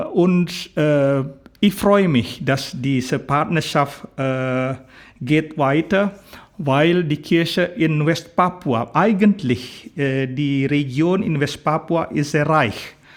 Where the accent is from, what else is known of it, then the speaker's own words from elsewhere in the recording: Indonesia; German is a second language; Ich komme aus Indonesien und ich verstehe, was die Bedeutung von Armut